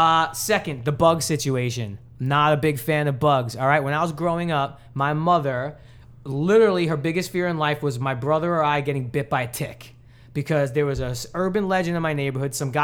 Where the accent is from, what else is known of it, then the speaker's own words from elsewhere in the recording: Brooklyn, New York, United States; But I have never been camping because I grew up in Brooklyn. All right. There's no woods anywhere. It's a concrete jungle.